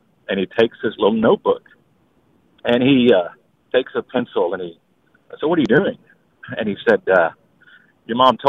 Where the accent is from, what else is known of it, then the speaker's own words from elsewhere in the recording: Wichita, Kansas, United States; back to Wichita, and my mom says, you need to go see Monsignor Carr. Well, Father Carr was our pastor growing up in Wichita.